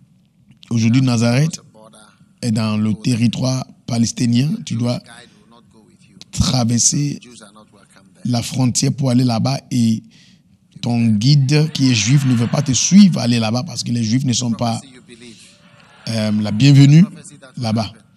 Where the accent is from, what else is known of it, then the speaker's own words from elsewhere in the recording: Ghana; moved away; Moi, je suis venu de Ghana à cette époque-là.